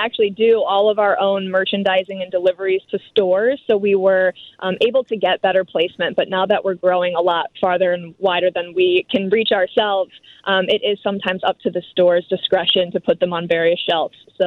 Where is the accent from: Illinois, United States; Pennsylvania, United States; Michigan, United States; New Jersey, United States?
Illinois, United States; Chicago; I grew up in the Chicagoland area, so Whole Foods has always been the goal for me.